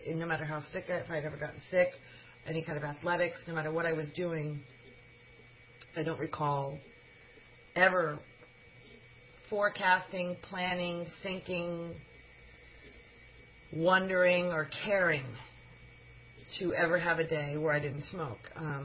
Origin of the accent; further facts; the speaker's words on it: Bethel, Connecticut, United States; I'm from Bethel, so this was Fairfield.